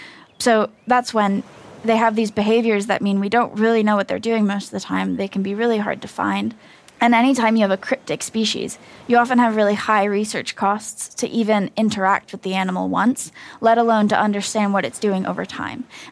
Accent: United States; So I'm American.

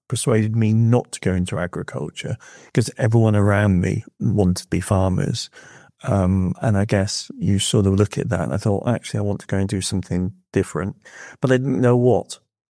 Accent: South West England, United Kingdom; now in island; I was born in Somerset, a dairy farming family

